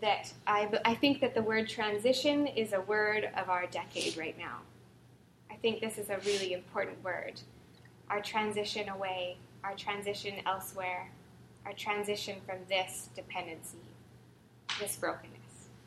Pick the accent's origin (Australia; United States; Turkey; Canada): Canada; because every single day, I would have to say, I'm from Canada.